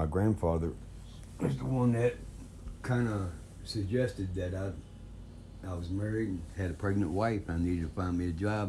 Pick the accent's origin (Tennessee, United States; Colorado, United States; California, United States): Tennessee, United States; now in Baldwin, United States; I'm 54 years old. I'm from Tennessee, but I transplanted here in Baldwin, Wisconsin.